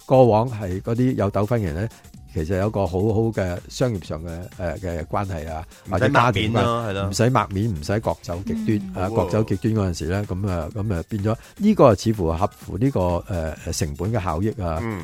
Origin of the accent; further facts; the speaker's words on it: Hong Kong; 我哋香港人最中意系咩啊？快靓正嘛